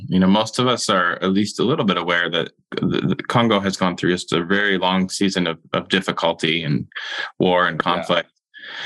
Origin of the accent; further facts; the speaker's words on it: United States; you have learned about God that maybe I, as an American, may not know or may not understand.